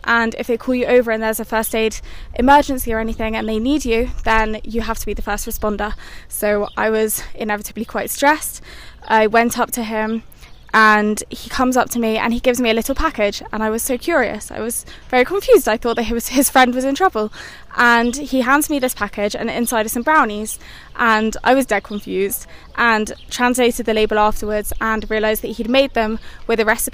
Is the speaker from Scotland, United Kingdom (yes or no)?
no; London, United Kingdom; I'm from London.